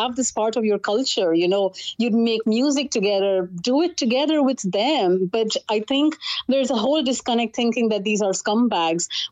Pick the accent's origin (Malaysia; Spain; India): India; now in Ireland; I come from India, you know, nothing can scare me off.